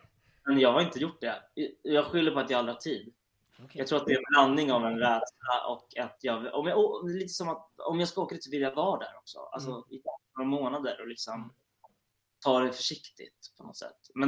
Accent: Gävle, Gävleborg County, Sweden; Ja, men jag har två ursprung kan man säga. Jag är uppvuxen i Gävle.

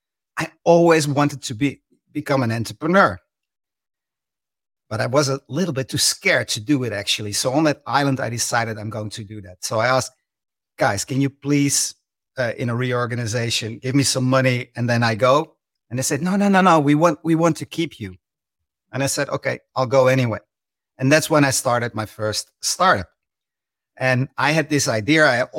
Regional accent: Netherlands; And I'm from the Netherlands.

